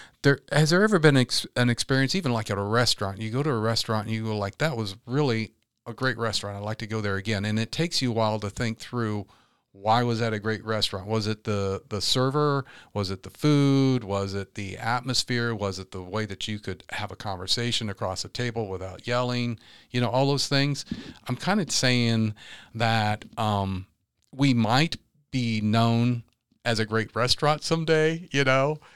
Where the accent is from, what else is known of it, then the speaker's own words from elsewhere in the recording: Oak Grove, Missouri, United States; I was from Oak Grove in our high school years, many decades apart from each other.